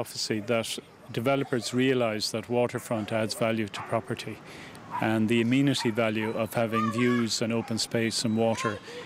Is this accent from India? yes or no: no; Limerick, Munster, Ireland; I'm an architect and urban designer. I'm from Limerick, and I've had the privilege over the last 30 or 40 years of working in Limerick